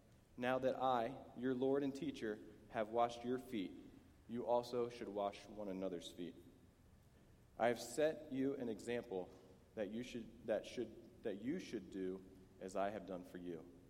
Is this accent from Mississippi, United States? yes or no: no; Pennsylvania, United States; but I am from Pennsylvania. I'm one of five kids.